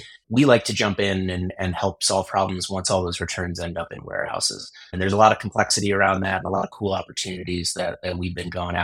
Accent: Cleveland, Ohio, United States; I grew up in Cleveland, Ohio, and I went to Northwestern University undergrad.

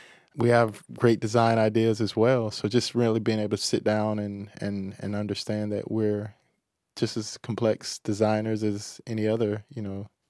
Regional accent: North Carolina, United States; because I think the streetwear growing up in North Carolina, you know, growing up in the 80s and the 90s

